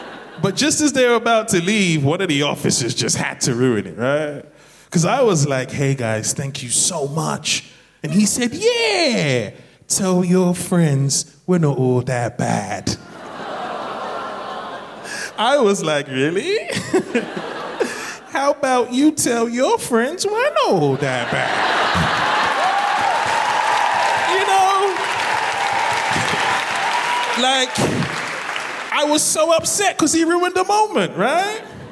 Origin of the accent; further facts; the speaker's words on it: Hackney, London, United Kingdom; I'm from London. I'm actually from Hackney, so I actually walked to this gig.